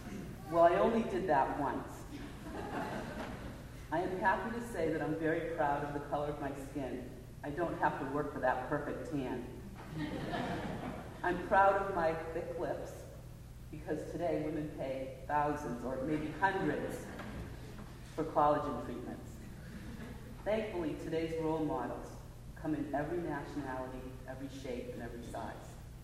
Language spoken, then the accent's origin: English; New Hampshire, United States; I grew up in a great neighborhood.